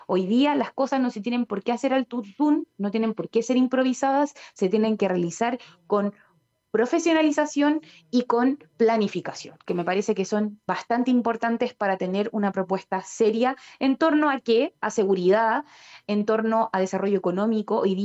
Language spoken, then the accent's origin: Spanish; Valparaíso, Chile; Yo sé que aquí las personas que somos de Cerro sabemos la situación en la que se encuentran los animales de Valparaíso